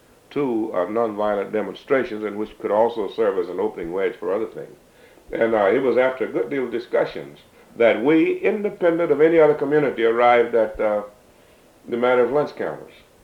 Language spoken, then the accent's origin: English; Mississippi, United States; growing up in Mississippi automatically involves one in the civil rights effort, one way or the other.